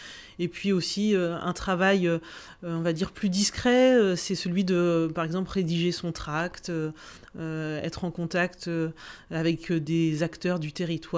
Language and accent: French; Val-de-Reuil, Normandy, France; suis une Normande. En fait, j'habite dans la région, en région Haute-Normandie depuis très longtemps et dans l'Eure même. J'ai grandi pour la majeure partie de mon enfance à Val-de-Reuil, dans l'Eure, donc je connais bien le coin.